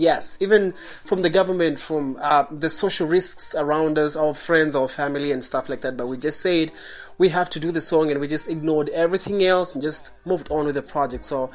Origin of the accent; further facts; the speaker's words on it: Kenya; I'm a Kenyan rapper.